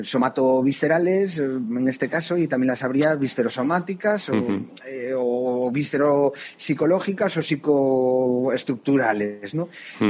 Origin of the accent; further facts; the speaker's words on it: Galicia, Spain; ahora sí que te respondería como buen gallego, depende, ¿no?